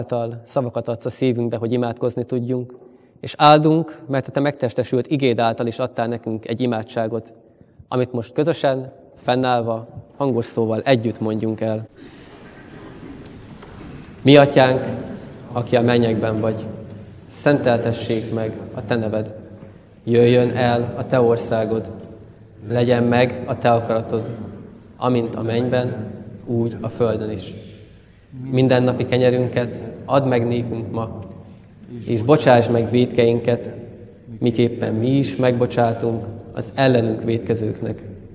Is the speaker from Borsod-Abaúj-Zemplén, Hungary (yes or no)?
no; Csaroda, Szabolcs-Szatmár-Bereg, Hungary; Csarodáról jöttem, ez az ukrán határ mellett található kelet-magyarországi kistelepülés